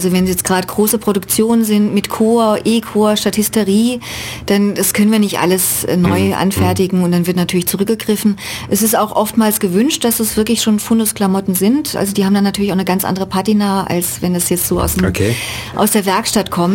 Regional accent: Darmstadt, Hesse, Germany; now in Ulm, Germany; Ich komme aus Darmstadt, also aus der Nähe von Darmstadt, aus dem Odenwald. Und bin nach Ulm gekommen, weil ich da einfach die Stelle gekriegt habe.

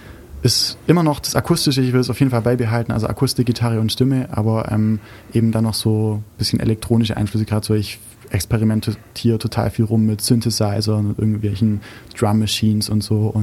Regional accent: Biberach, Baden-Württemberg, Germany; now in Freiburg, Germany; ich komme aus Biberach. Ursprünglich, jetzt wohne ich in Freiburg, aber ich komme aus Biberach.

